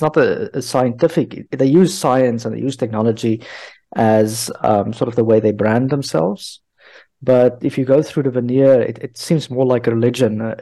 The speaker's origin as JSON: {"language": "English", "country": "South Africa", "lives_now": "France", "said": "I stay in France, but I'm actually from South Africa originally."}